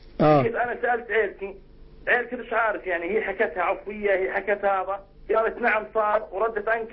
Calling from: Jordan; سيدي أنا من الأردن بحكي

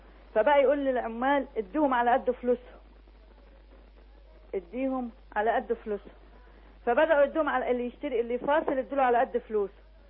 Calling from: Gharbia, Egypt; ايوه حضرتك، انا بكلمك من الغربية

